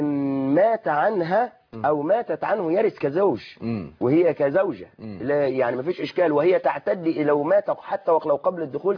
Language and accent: Arabic; Egypt